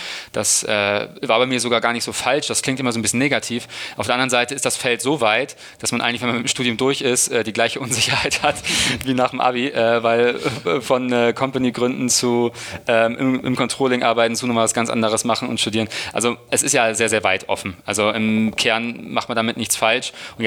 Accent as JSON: {"language": "German", "region": "Hamburg", "country": "Germany"}